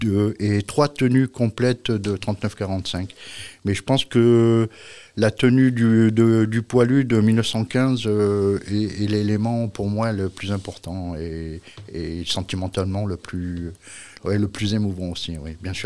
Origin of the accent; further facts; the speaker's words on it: Nouvelle-Aquitaine, France; je suis venu à la retraite dans mon pays natal, la Charente.